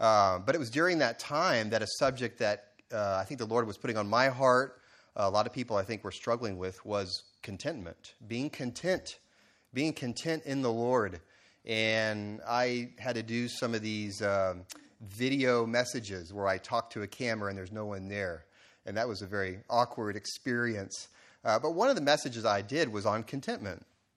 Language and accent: English; Katy, Texas, United States; When I went to school in California, I would tell people that I grew up in Katy, Texas, and they would always give me a really strange look.